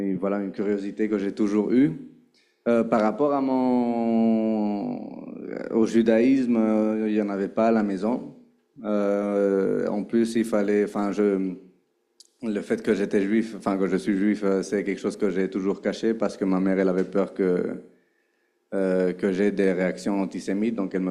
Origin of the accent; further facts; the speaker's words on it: Madrid, Community of Madrid, Spain; moved away; also born or lived in Israel; moi je suis né en Israël et à mes 4 ans, ma mère et moi nous sommes partis à Madrid, j'ai grandi toute ma vie en Espagne.